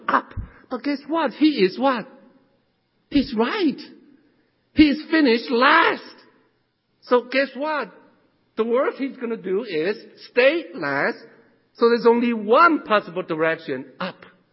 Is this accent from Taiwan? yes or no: yes; Taiwan; English is a second language; now in United States; I'm from Taiwan, but anyway.